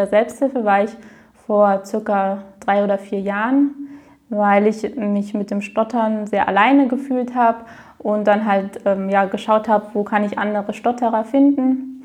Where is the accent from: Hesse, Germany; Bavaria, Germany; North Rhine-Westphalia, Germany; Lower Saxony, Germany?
Hesse, Germany; Frankfurt; ich komme aus Frankfurt. Ich bin 27 Jahre alt